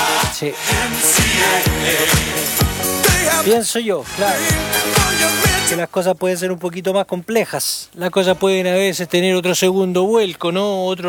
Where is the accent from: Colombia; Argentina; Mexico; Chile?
Chile; Así que como nosotros chilenos descendemos de ahí, es nuestra igual.